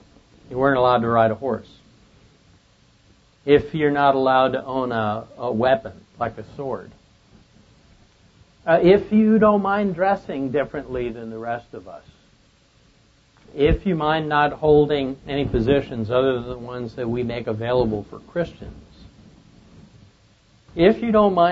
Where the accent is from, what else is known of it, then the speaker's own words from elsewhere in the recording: Queens, New York, United States; because I come from Queens, I call it a protection racket